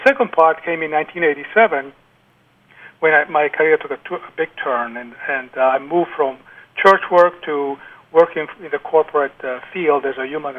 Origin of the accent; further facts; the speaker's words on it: Italy; moved away as an adult; now in United States; I actually was in Italy, my home country. Uh-huh. And I was in the seminary studying to be a priest with a religious order. And then in 1965, I was sent to the United States to attend Catholic University to study